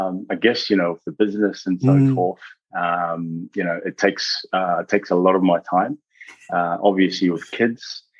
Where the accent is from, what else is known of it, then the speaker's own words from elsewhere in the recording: Hutt Valley, Wellington, New Zealand; a lot of great memories growing up in the Hutt Valley.